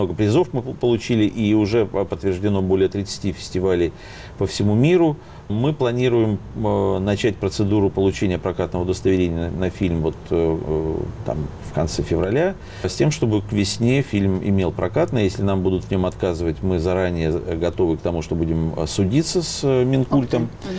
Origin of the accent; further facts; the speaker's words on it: Russia; Но я россиянин, поэтому это российский фильм